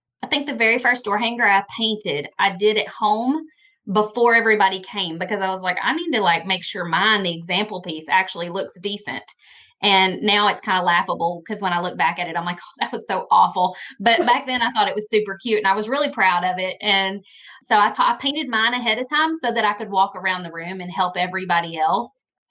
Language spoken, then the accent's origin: English; Kentucky, United States; I'm from Kentucky, Western Kentucky. There's a big difference between Western and Eastern, so...